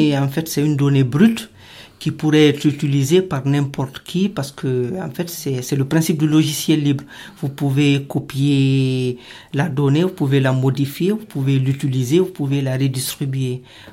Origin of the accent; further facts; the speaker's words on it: Guinea; moi je suis d'origine de la Guinée donc et mon pays était touché par Ebola.